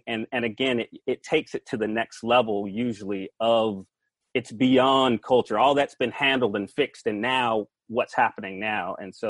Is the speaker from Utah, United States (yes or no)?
no; Atlanta, Georgia, United States; now in California, United States; I am from Atlanta, Georgia. I'm a Southern gentleman that has come out to the wild, wild west.